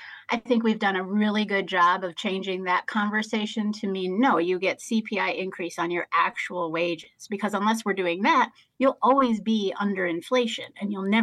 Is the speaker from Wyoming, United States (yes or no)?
no; Green Bay, Wisconsin, United States; now in Chicago, United States; I grew up in Green Bay, but headed to Chicago to get an education on how to organize, how to do this union work.